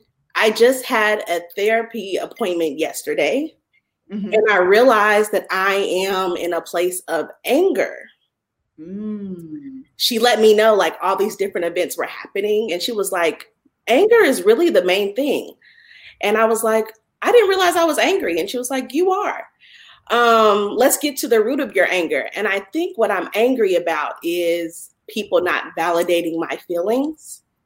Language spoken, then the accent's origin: English; Indianapolis, Indiana, United States; now in Atlanta, United States; I'm playing from Atlanta, Georgia, but I'm from Indianapolis, Indiana.